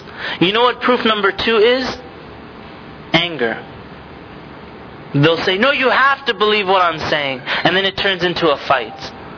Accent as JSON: {"language": "English", "country": "Canada", "tie": "born or raised there", "said": "even when I was younger and I grew up in Canada"}